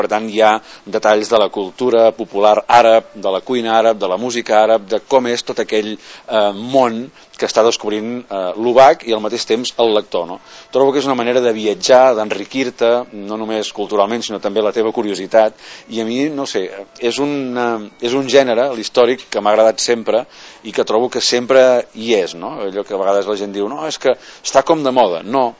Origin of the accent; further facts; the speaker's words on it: Catalonia, Spain; jo sóc català